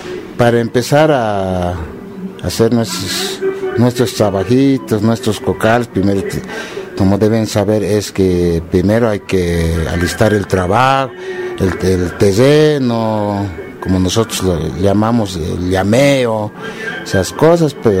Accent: Chulumani, La Paz, Bolivia; Yo soy de Chulumani.

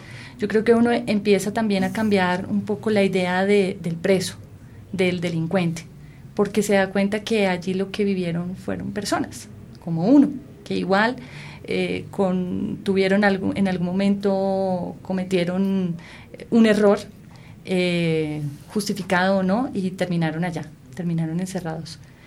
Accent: Colombia; A mí particularmente, pues como colombiana, me llamó la atención

